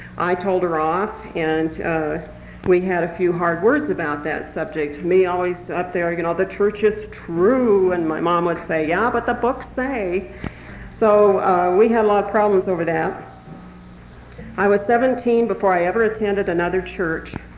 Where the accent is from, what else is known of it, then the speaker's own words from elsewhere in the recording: Salt Lake City, Utah, United States; born there; I was born in Salt Lake City. My parents were married in the Salt Lake Temple